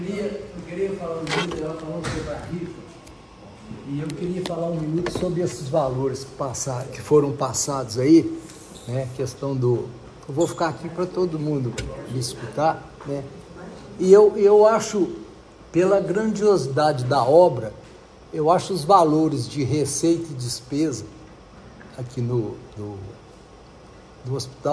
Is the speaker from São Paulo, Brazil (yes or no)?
no; Carmo do Paranaíba, Minas Gerais, Brazil; eu sou de Carmo do Paranaíba